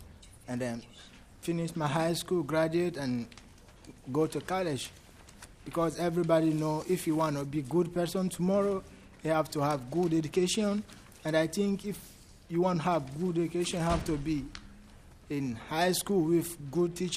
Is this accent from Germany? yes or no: no; Liberia; English is a second language; also born or lived in Guinea; now in United States; I'm from Liberia. And because of war there, I never built school. But my family moved to Guinea. It's another country in West Africa. And I went to school there, but in French.